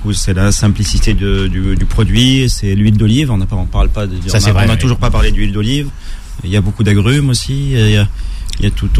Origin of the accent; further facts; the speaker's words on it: Tunisia; Moi, en tant que Tunisien, en Tunisie, on peut pas.